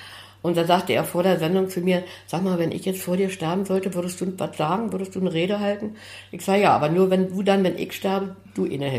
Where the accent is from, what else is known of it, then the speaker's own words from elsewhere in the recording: Berlin, Germany; Ich komme eigentlich aus Steglitz, Südende, Lange Straße 5.